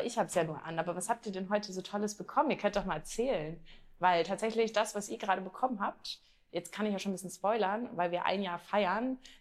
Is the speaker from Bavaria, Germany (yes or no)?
no; Backeheide, Schleswig-Holstein, Germany; komm, guckst du mal da, wo ich groß geworden bin, Backeheide.